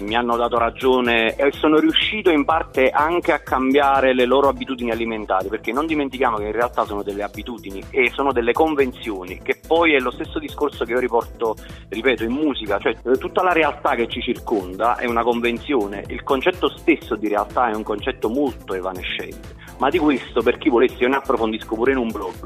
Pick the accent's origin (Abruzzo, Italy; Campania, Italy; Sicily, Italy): Campania, Italy; San Sebastiano al Vesuvio; sono 10 minuti da Napoli, quindi si può dire Napoli, sì. Io sono di San Sebastiano al Vesuvio